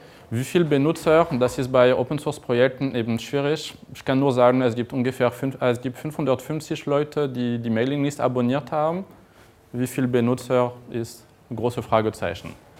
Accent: France; German is a second language; now in Germany; So, wie ich das nicht verstecken kann, bin ich Franzose. Ich arbeite aber in Deutschland, ich wohne in der Nähe von Bonn.

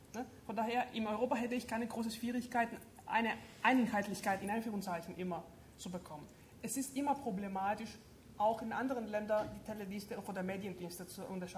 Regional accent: Greece; German is a second language; Also in Griechenland haben wir das unsinnige Gesetz mit den Spielen.

